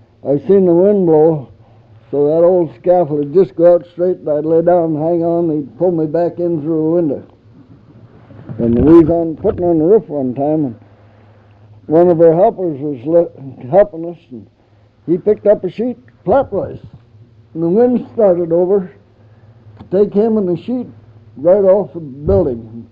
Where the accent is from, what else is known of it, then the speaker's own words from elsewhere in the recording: Canada; He didn't think much of me as a Canadian, so I agreed with him.